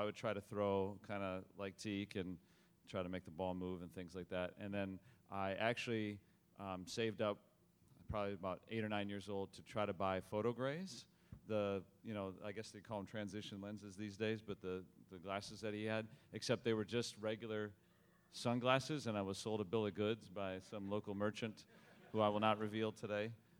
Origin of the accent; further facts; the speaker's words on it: Michigan, United States; because now I grew up in Michigan, so I wasn't a big Pirate fan